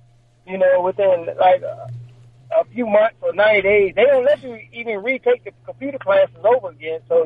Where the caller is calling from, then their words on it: Maryland, United States; Yeah, I'm calling from the Maryland area.